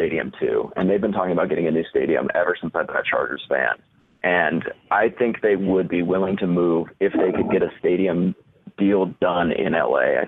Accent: San Diego, California, United States; I was born and raised in San Diego. I've lived here pretty much all my life.

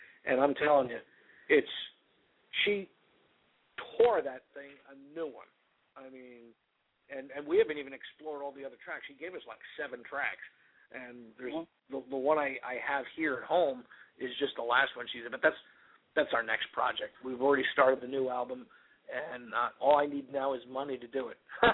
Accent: Ho-Ho-Kus, New Jersey, United States; moved away as an adult; now in Key West, United States; although I was raised in New Jersey, in northern New Jersey, in a little town called Hohokus. I was raised there, but I came here, you know, just after I turned 20

